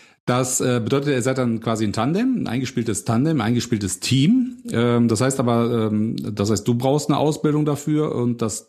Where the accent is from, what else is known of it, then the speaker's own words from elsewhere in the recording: Hochdahl, North Rhine-Westphalia, Germany; ich komme ja ursprünglich aus Hochdahl